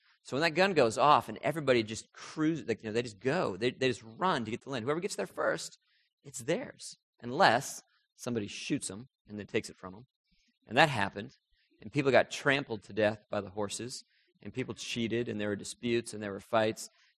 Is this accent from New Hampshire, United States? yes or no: yes; New Hampshire, United States; I'm from New England, New Hampshire.